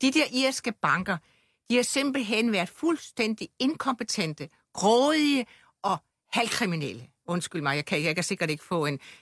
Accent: Region of Southern Denmark, Denmark; jeg var venstremand, jeg var fynbo, jeg var dansker, jeg var europæer.

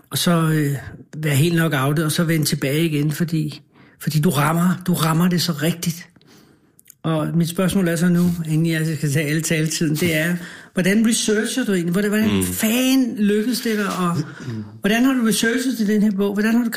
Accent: Capital Region of Denmark, Denmark; jeg er fra Værebroparken, som er betonbyggeri og social boligbyggeri, 15 km eller 10 km fra Rådhuspladsen.

